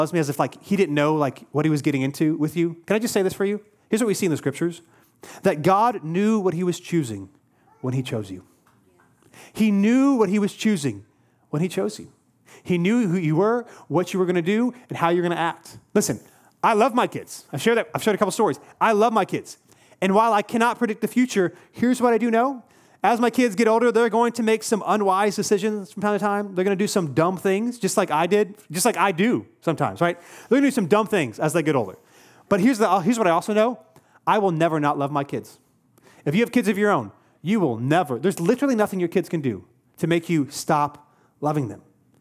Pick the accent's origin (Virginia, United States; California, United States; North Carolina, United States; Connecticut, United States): North Carolina, United States; Cary; I grew up in the Cary area. It's a little over 2 hours away. And I remember it's where my grandparents live.